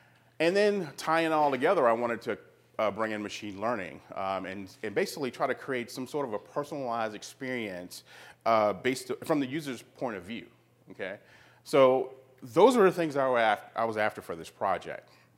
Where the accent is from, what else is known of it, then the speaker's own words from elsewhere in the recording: North Carolina, United States; I'm from North Carolina, and my day job, I'm a full stack developer.